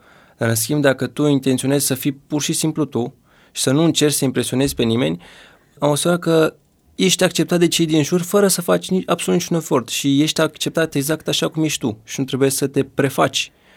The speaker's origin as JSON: {"language": "Romanian", "region": "Dâmbovița", "country": "Romania", "said": "Din Dâmbovțea."}